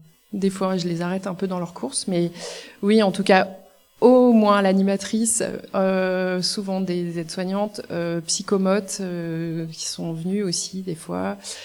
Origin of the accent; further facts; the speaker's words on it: Auvergne-Rhône-Alpes, France; Moi, je suis de la Drôme